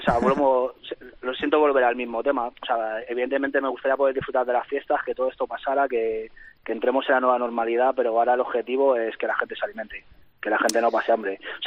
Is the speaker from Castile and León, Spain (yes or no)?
no; Madrid, Community of Madrid, Spain; la gente que somos de Aluche, si hay gente que me esté escuchando, nos sentimos orgullosos de ser de Aluche.